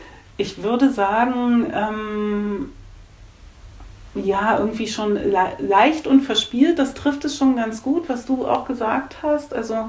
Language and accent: German; Germany; kommt, weil ich komme von der Elbe. Also ich bin in so einem ganz kleinen Kaff aufgewachsen in der Nähe der Elbe.